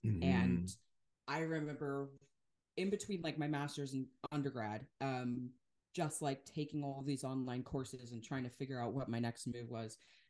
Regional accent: Wisconsin, United States; I'm from Wisconsin. And so Kenosha, what had happened there was really not far from where I lived

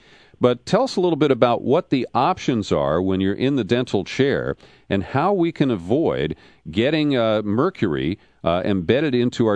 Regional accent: Cincinnati, Ohio, United States; We're both formerly from Ohio. I grew up in Cincinnati in the southern part of the state.

